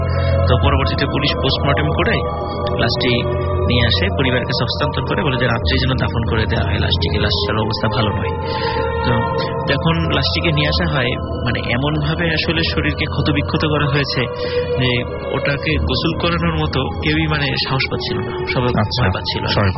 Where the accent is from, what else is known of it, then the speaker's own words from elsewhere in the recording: Rajbari, Dhaka Division, Bangladesh; আমাদের আমার বাড়ি রাজবাড়ি জেলা